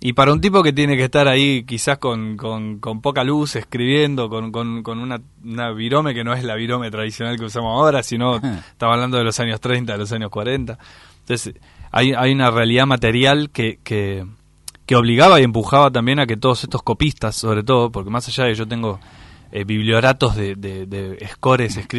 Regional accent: Argentina; nos identificamos como argentinos

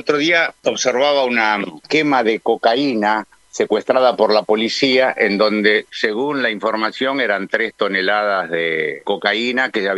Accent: Argentina; como la Argentina es un país en donde yo no sé por qué manejamos por izquierda, porque nosotros podríamos perfectamente manejar por la derecha

